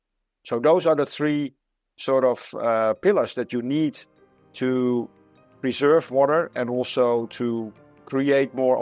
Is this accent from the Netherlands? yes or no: yes; Netherlands; I'm from the Netherlands, which is a country that is often perceived to have lots of water.